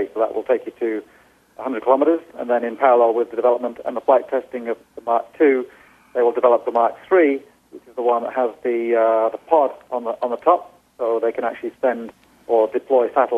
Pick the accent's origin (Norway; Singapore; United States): Norway; I come from Norway, and we have a rich tradition of explorers.